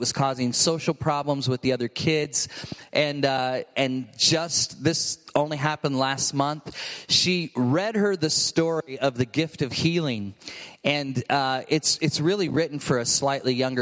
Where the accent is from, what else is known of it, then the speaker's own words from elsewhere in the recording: Vacaville, California, United States; I come from Vacaville, California, and I partner in the leadership of the Mission Church there in Vacaville